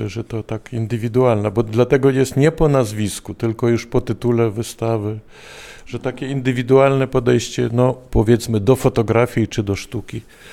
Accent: Lviv, Lviv Oblast, Ukraine; now in Estonia; jestem obywatelem Estonii. To też tak to miało zaznaczyć jakby ten, chociaż jestem lwowiakiem

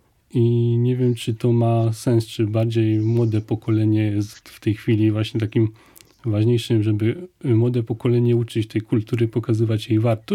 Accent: Lower Silesian Voivodeship, Poland; Widziały właśnie opuszczenie Dolnego Śląska, moich rodzinnych stron przez Niemców

